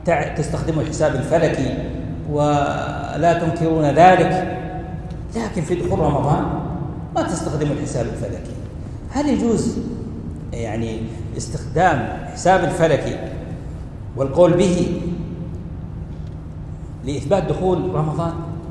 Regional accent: Saudi Arabia; عندنا في بلدنا المملكة العربية السعودية

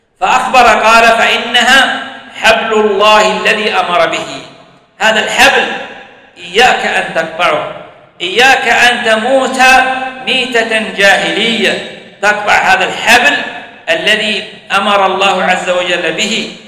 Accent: Saudi Arabia; ونزخر به في هذا البلد بلادنا المملكة العربية السعودية

